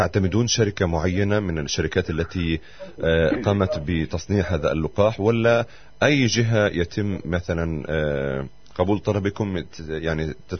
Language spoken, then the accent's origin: Arabic; Palestine; تطعيم ولقاح كورونا مش عندنا بفلسطين